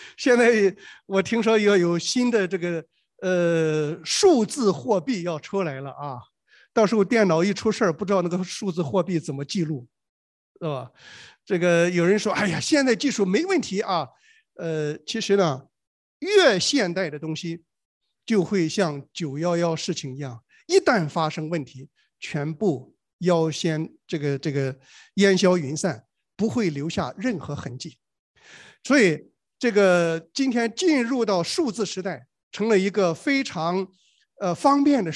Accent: China; 那么借着这个我们纪念我们中国人的这个中秋节啊

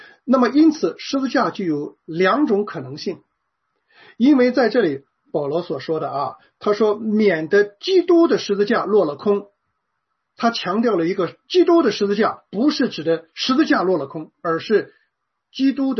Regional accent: China; 这个我小的时候在这个国内的家庭教会里面

